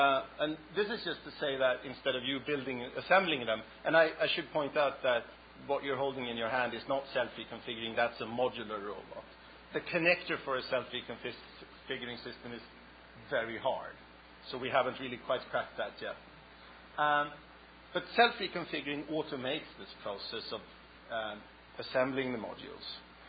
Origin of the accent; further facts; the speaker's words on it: Sweden; I'm from Sweden.